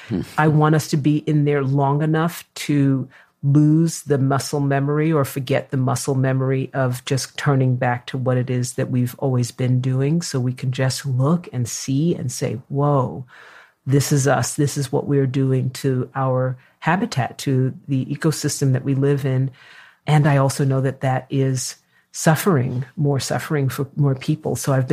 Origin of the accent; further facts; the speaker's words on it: New York, United States; I'm a New Yorker at heart. My family is in New York.